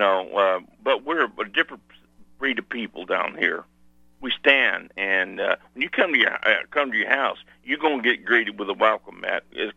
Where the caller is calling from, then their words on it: Arkansas, United States; I'm calling from Arkansas